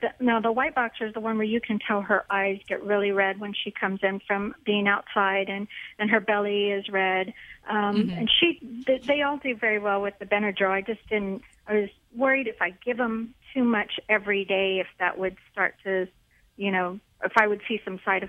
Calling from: San Antonio, Texas, United States; San Antonio, Texas.

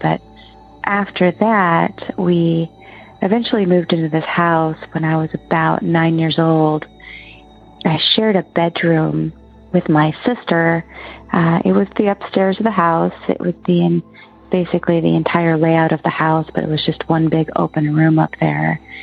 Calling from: Oregon, United States; I'm calling from Oregon.

